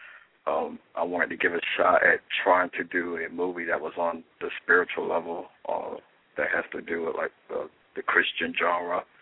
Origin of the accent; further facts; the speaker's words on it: Melbourne, Florida, United States; I'm from Melbourne, Florida, and I graduated in 1997 in high school, and I started the local film program that was there in Melbourne, Florida, at Florida Metropolitan University.